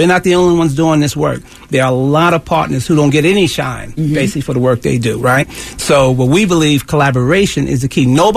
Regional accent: New York City, New York, United States; I grew up in New York City, and so there's all kinds of traumas that are undiagnosed, right?

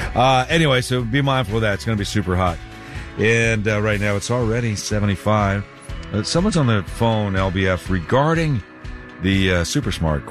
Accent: Maine, United States; I tell you, I grew up in Maine, and I always thought I should like it.

